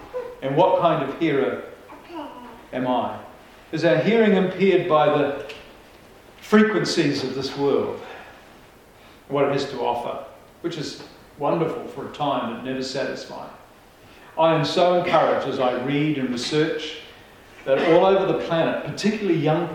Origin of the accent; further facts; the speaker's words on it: New Zealand; I know when I first came to Christ, I was a defector from New Zealand pagan society.